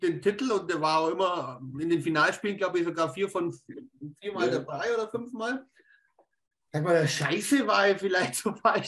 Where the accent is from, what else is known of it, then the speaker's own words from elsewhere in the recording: Augsburg, Bavaria, Germany; aber wir sind ja aus Augsburg und wir haben in Augsburg ein Hotelturm